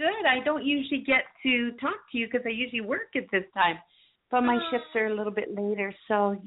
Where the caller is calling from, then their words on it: Canada; I'm calling you from Canada.